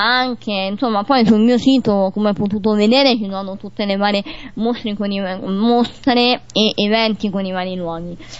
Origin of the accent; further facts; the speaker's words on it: Rome, Lazio, Italy; born there; Allora, io sono nata a Roma da genitori romani e da nonni campani, quindi diciamo che il mio cuore partenopeo comunque è presente anche nelle mie poesie.